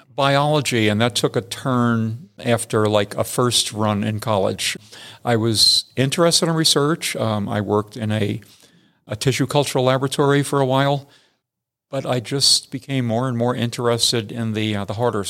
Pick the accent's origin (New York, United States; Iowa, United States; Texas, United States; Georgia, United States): New York, United States; Staten Island; now in New Mexico, United States; but I was born and raised in New York.